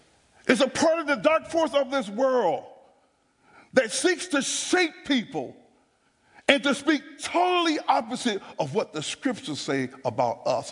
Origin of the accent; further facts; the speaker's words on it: Selma, Alabama, United States; also born or lived in northern United States; When the Lord started messing with me on this stuff, because I'm from Selma, poor and all of that. I didn't ask to be born in Selma, but now I see it was God's hand that was in it.